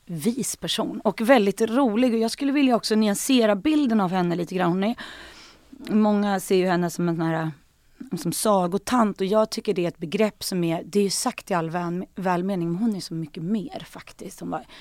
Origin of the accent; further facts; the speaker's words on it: Sandane, Vestland, Norway; jag kommer från Sandane liksom.